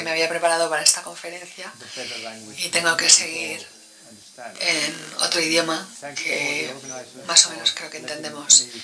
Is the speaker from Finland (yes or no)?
yes; Finland; Yo soy de Finlandia.